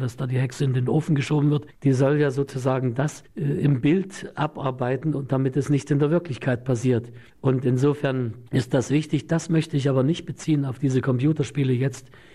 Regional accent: Leipzig, Saxony, Germany; born there; Und da bin ich hier in Leipzig in einer Klinik geboren

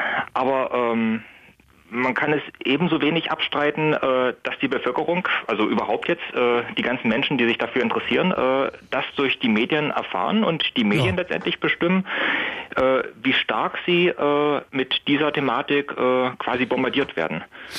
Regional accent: Halle, Saxony-Anhalt, Germany; Ich komme ursprünglich aus Halle

